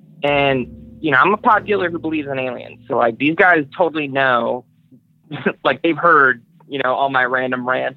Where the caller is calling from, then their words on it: California, United States; I'm calling from Southern California.